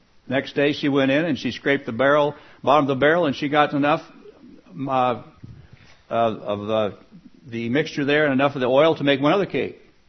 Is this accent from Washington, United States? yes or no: yes; Spokane, Washington, United States; I was pretty much born and raised in Spokane all my life